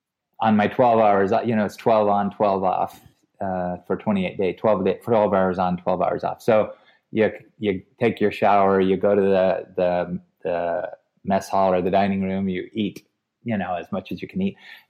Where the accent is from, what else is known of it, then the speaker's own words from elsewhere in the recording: Wyoming, United States; now in Fairfield, United States; So I came out here from Wyoming and stayed a couple of years and came and went, met my wife here.